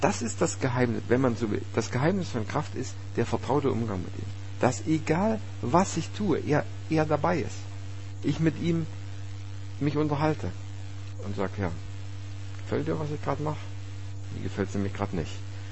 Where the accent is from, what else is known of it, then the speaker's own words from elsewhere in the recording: Saxony, Germany; Ich kenne das mal aus dem Ort, aus dem ich stamme, aus dem Erzgebirge.